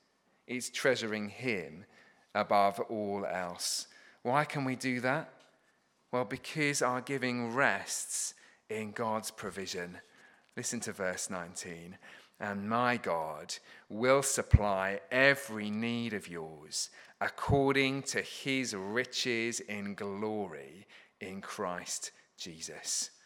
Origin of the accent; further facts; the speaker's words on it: England, United Kingdom; As an Englishman and as an English meat eater, the best smell in the world to me is the smell of the bacon sandwich.